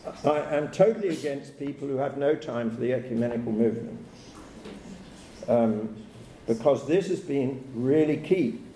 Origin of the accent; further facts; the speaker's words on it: Brighton, South East England, United Kingdom; in Brighton, England, my hometown, in 1991.